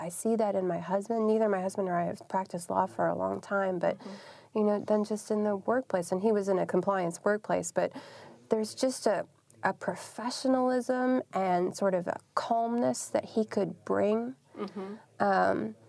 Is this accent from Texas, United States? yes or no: no; Wisconsin, United States; I grew up in Wisconsin. I went to Madison undergrad